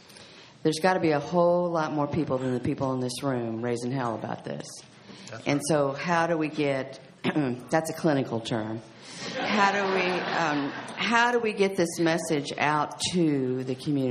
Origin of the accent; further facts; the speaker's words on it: Austin, Texas, United States; I'm from Austin, Texas, and I'm 62 years old